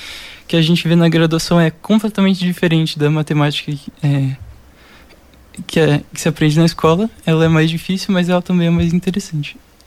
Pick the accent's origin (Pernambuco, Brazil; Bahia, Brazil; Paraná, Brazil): Paraná, Brazil; Londrina; Eu sou de Londrina mesmo.